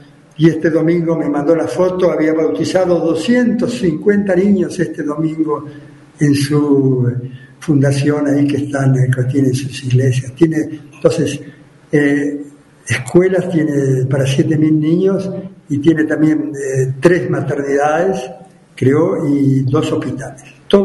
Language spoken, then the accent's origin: Spanish; Argentina; y encima somos argentinos, tenemos los mismos orígenes